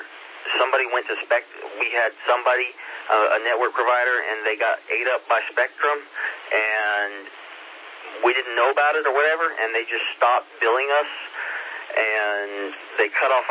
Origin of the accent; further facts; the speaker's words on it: Florida, United States; So, I'm from Florida originally, so my parents still have a house down there